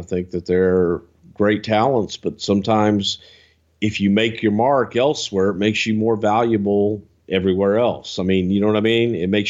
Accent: the South, United States; I'm from the South, man. We have manners.

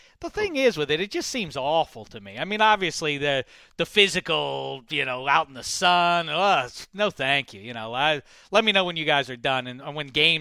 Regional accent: Pittsburgh, Pennsylvania, United States; I grew up in Pittsburgh. I'm a Pitt fan.

